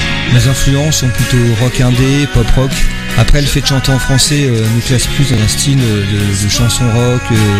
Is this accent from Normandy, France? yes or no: yes; Normandy, France; on vient donc de Normandie entre Caen et Granville.